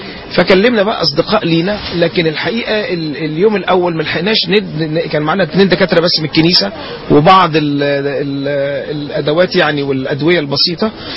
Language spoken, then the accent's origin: Arabic; Egypt